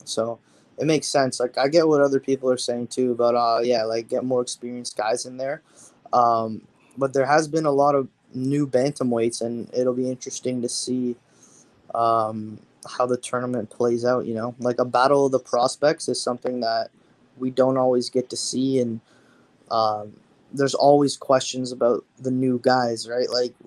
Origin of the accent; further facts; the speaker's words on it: Toronto, Ontario, Canada; So, like, I'm from Toronto, like, born and raised.